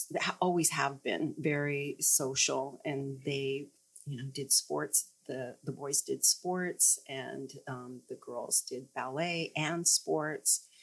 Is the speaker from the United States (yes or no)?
yes; Phoenix, Arizona, United States; I grew up right here in Phoenix and went to 12 years of St. Mary's School, grade school and high school.